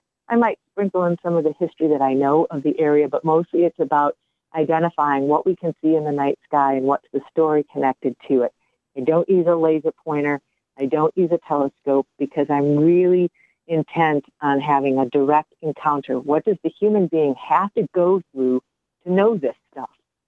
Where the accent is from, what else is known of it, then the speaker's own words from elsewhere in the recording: Michigan, United States; I mean, I grew up in Southeast Michigan, then I moved up here in 2002.